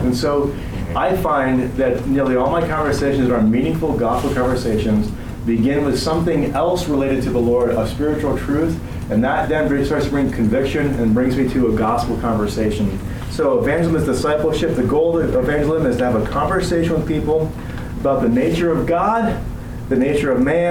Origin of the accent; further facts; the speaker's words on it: New Jersey, United States; I'm from New Jersey, so this is my slow speech anyway.